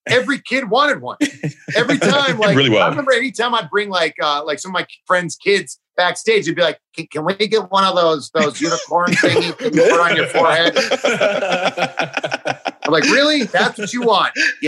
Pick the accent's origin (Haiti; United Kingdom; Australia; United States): United States; Cleveland, Ohio; I'm from Cleveland, Ohio. Sorry, USA.